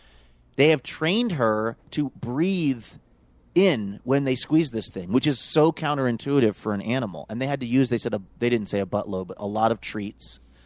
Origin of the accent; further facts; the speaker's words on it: Pacific Northwest, United States; Like I'm from the Northwest. Like I eat real Thai food.